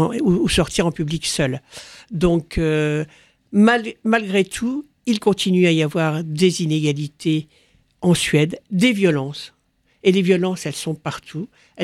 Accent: Troyes, Grand Est, France; now in Brittany, France; moi, je viens de la ville de Troyes, dans l'Aube. C'est une ville de Champagne.

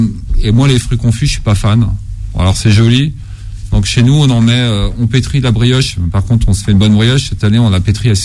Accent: Pays de la Loire, France; moi, je suis originaire de la Mayenne.

